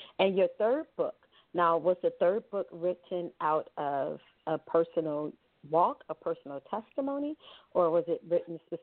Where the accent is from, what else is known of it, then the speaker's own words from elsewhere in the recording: Ohio, United States; I'm from Ohio, and we had driven the 9 hours.